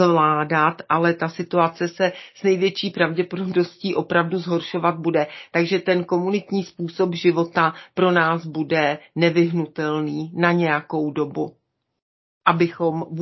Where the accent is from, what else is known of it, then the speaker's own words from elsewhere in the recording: Bohemia, Czechia; Je pravda, že u nás v Čechách je nádherně téměř úplně všude.